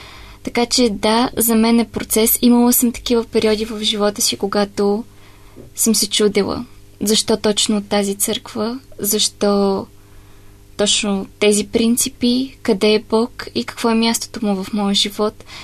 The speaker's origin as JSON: {"language": "Bulgarian", "town": "Pernik", "region": "Pernik Province", "country": "Bulgaria", "lives_now": "Sofia, Bulgaria", "said": "По принцип съм от Перник, но следвам в София, икономика."}